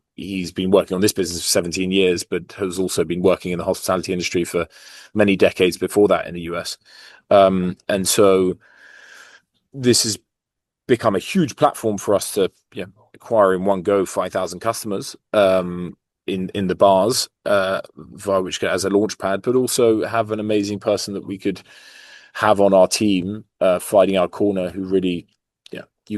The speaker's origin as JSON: {"language": "English", "country": "France", "tie": "born or raised there", "said": "It's my hometown. It's France."}